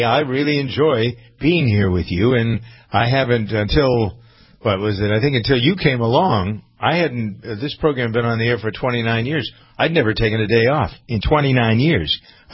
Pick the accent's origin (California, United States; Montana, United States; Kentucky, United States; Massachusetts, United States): Massachusetts, United States; Framingham; born or raised there